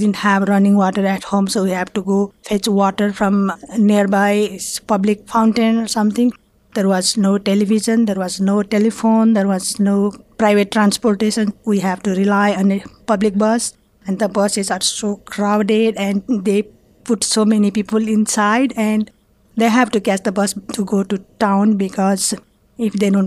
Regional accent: Nepal; born there; English is a second language; I was born in Nepal in 1951. It's between two big countries in Asia, China in the north and India in the south. It's a small landlocked country

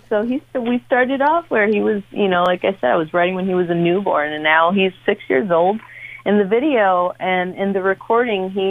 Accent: Dominican Republic; also born or lived in Jersey; I was born in Jersey. I moved to Dominican Republic with my mom. I was raised there for quite a few years

